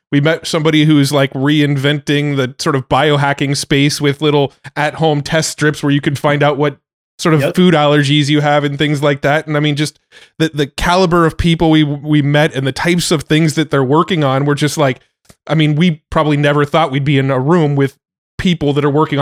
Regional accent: San Diego, California, United States; because we grew up in San Diego. We were born and raised in San Diego.

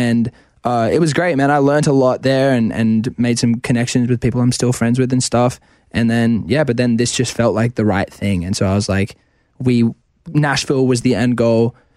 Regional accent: Australia; I feel like maybe it's being Australian and I've struggled with this for a while.

